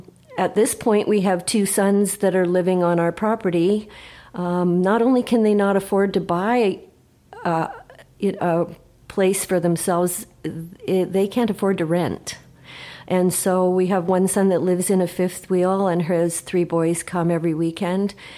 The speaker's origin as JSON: {"language": "English", "region": "Ontario", "country": "Canada", "tie": "born or raised there", "also_born_or_lived": "Calgary", "lives_now": "Armstrong, Canada", "said": "I was born and raised in Ontario. I went to the University of Toronto, graduated in 1980, moved to Calgary, lived there for about"}